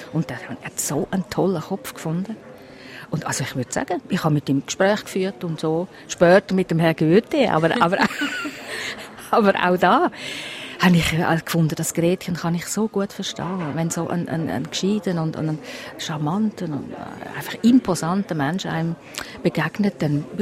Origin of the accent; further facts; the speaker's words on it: Zug, Switzerland; Ja, eine Kleinstadt. Also ich bin in Zug aufgewachsen.